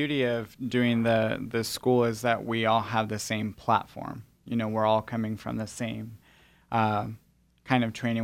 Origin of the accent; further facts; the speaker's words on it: Guatemala; also born or lived in El Salvador; I was raised in Guatemala. I guess cross-cultural is just part of my DNA. I was born in El Salvador. My father is from El Salvador, and then my mom is from the United States.